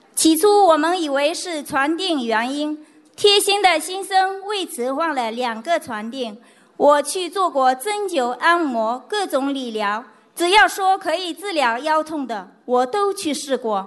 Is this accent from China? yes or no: no; Rome, Lazio, Italy; 大家好，我来自意大利罗马